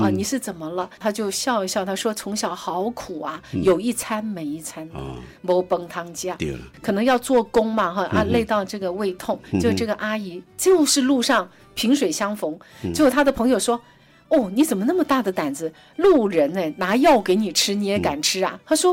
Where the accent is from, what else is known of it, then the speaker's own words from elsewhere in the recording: Taiwan; 他一听到我是台湾来的